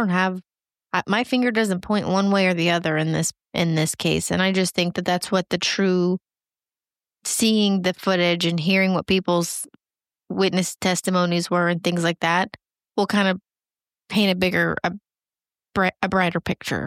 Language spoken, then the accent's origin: English; the South, United States; I'm a Southerner.